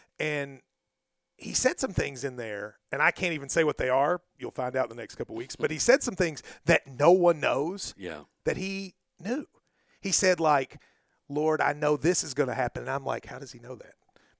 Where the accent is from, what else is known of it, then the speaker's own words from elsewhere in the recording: Middlesboro, Kentucky, United States; So we were on the tour a few weeks ago, and we're in Middlesboro, my hometown. I'm doing the show. It's like I've got high school friends there. My teachers are there.